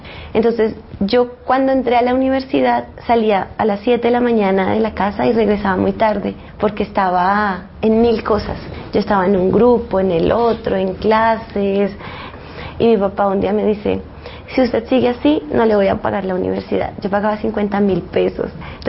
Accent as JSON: {"language": "Spanish", "region": "Bogotá", "country": "Colombia", "tie": "born there", "said": "Y mi familia materna es de colonización antioqueña, del norte del Tolima. Como que soy bogotana porque nací aquí, pero no tengo una raíz bogotana. Yo me siento del Tolima, de Cundinamarca, de Boyacá."}